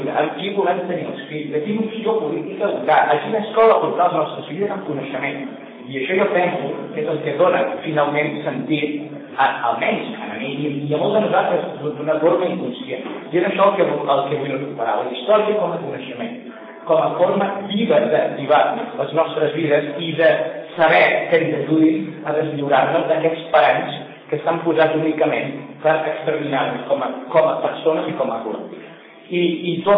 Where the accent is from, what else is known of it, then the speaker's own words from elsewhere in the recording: Arenys de Munt, Catalonia, Spain; jo vinc d'Arenys de Munt, Arenys de Munt